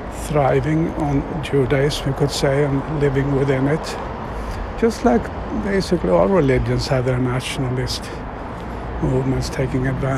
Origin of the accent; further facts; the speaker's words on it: Sweden; English is a second language; because that's what I grew up with here in Sweden.